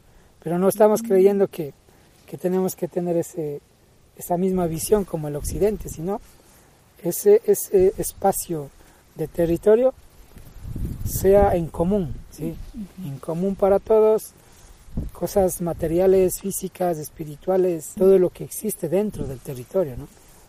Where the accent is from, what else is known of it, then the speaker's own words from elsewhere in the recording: Ecuador; De alguna manera somos del Estado, somos ecuatorianos.